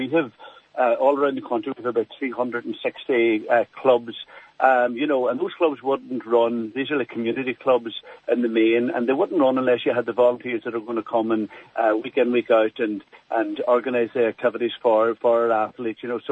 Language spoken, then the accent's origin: English; Donegal, County Donegal, Ireland; I'm from Donegal Town myself